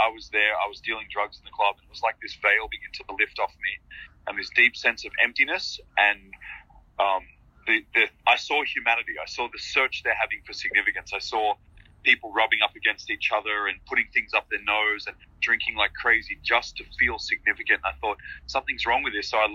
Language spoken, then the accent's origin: English; Melbourne, Victoria, Australia; a speaker came to Australia where I'm from. I'm from Melbourne, Australia.